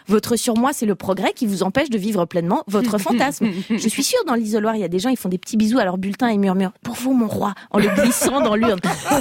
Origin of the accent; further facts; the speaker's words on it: Switzerland; ça n'existe pas chez moi, en Suisse.